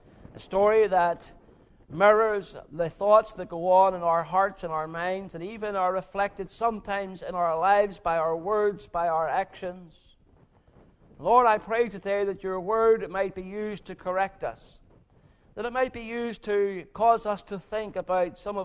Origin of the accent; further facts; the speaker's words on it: Northern Ireland, United Kingdom; Growing up in Northern Ireland throughout the Troubles